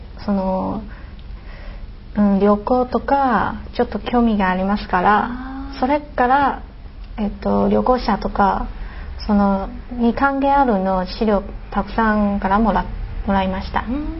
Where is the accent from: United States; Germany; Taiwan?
Taiwan; Japanese is a second language; ちょっと台北の下、車で1時間ぐらいかかりますから